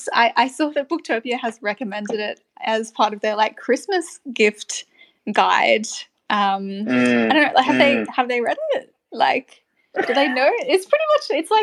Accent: Brisbane, Queensland, Australia; I am from Manjin, Brisbane.

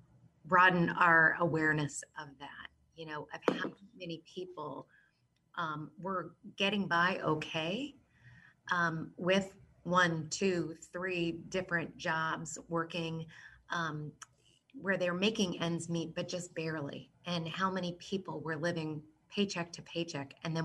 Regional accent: Dayton, Ohio, United States; my congressman from my hometown of Dayton, Ohio.

